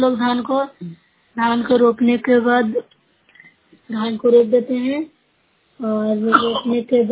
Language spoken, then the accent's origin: Hindi; Bihar, India; मैं news block के हूँ, जिला नालंदा की निवासी हूँ।